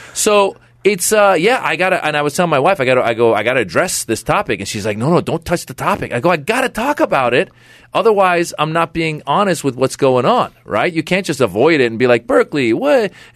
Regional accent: Iran; because I'm from Iran, and like right now immigrant issues are really hot

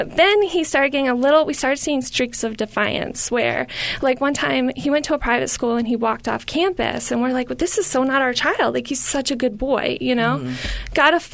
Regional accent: East Coast, United States; I grew up on the East Coast.

